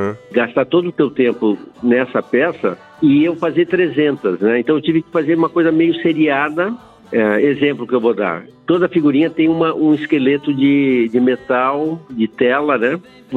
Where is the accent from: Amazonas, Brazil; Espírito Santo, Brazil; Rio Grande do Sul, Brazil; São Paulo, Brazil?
Rio Grande do Sul, Brazil; é da minha terra.